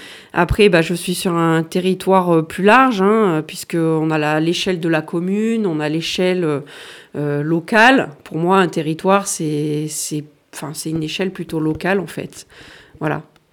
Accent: Alboussière, Auvergne-Rhône-Alpes, France; also born or lived in Isère; j'ai 38 ans, je suis originaire d'Alboussière. J'ai vécu 10 années dans l'Isère

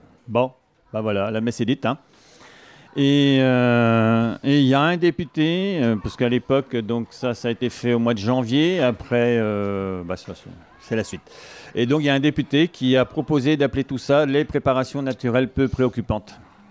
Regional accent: Brittany, France; Moi, je suis pas de par ici, je suis du Finistère et j'étais paysan

